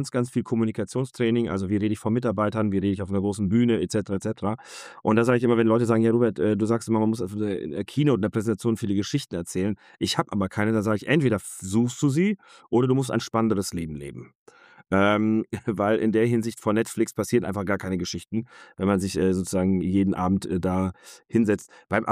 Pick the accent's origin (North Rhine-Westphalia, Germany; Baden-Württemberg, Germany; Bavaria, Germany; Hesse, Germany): North Rhine-Westphalia, Germany; Cologne; Du weißt vielleicht, worauf ich hinaus will als Kölner.